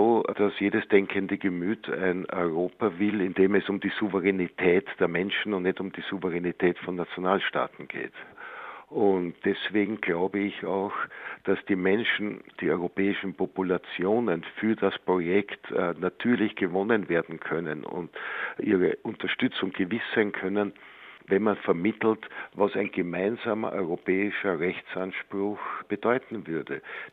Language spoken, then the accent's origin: German; Vienna, Austria; Wenn ich mir zum Beispiel vorstelle, in Wien, in meiner Heimatstadt